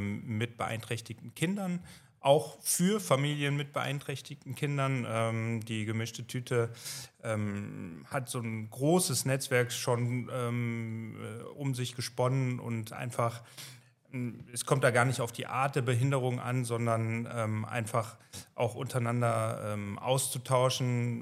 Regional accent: Krefeld, North Rhine-Westphalia, Germany; Wir kommen aus Krefeld, wir haben auch diverse Probleme

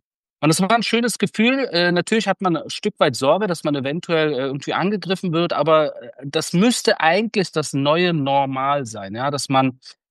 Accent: Iran; now in Germany; Iran schon. Und deshalb ist mir die Erzählung auf Deutsch halt wichtiger, weil ich im Endeffekt auch meine alte Heimat irgendwo anspreche.

